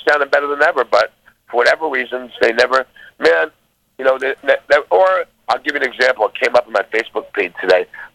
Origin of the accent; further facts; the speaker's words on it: Queens, New York, United States; Look, I grew up in Queens, man. We knew all about Donald Trump.